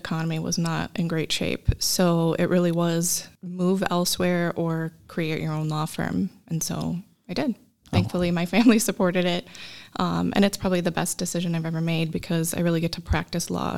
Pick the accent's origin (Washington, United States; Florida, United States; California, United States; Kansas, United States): California, United States; Los Angeles; I grew up in Los Angeles, so a lot of my friends groups that had mixed status families